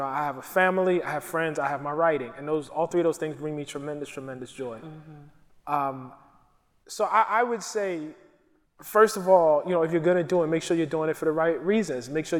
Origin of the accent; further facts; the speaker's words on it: Baltimore, Maryland, United States; I grew up in Baltimore, so there was a close, you know, relation there.